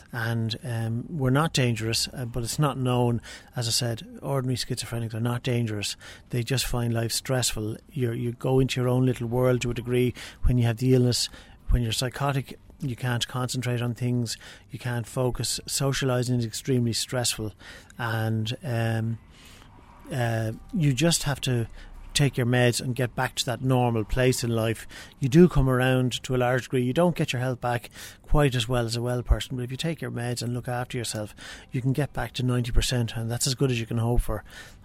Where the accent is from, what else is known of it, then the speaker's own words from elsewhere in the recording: Dublin, Leinster, Ireland; My earliest memories were growing up in Hainault Road in Foxrock.